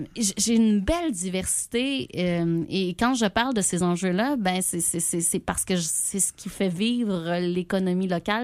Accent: Brigham, Quebec, Canada; born there; c'est vrai que je me décris du milieu rural. Je suis née à Brigham, un petit village, avec des chevaux.

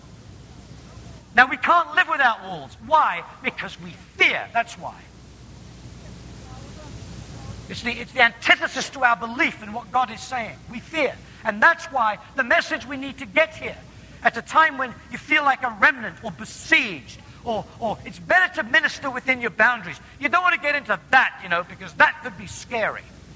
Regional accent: New Zealand; now in England; I was brought up in New Zealand. I didn't know what it was to live with fences till I came to England.

